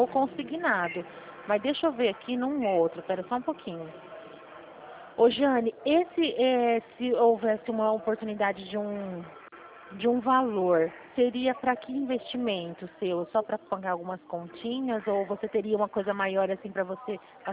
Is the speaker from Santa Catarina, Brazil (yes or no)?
no; São Paulo, Brazil; aqui eu sou do estado de São Paulo